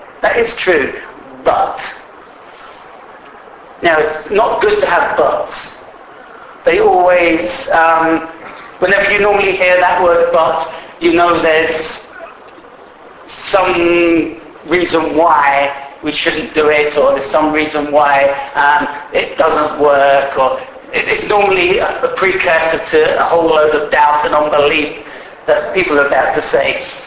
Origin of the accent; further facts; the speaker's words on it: London, United Kingdom; born there; So I say I was born on the London mission field.